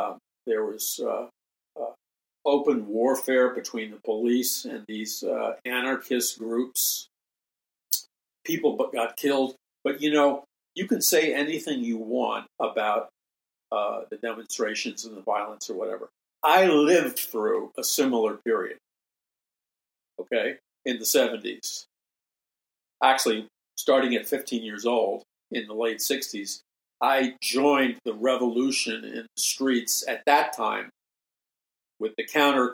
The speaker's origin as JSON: {"language": "English", "town": "New York City", "region": "New York", "country": "United States", "tie": "born or raised there", "said": "I mean, growing up in New York City, you knew what the rules and unspoken rules were."}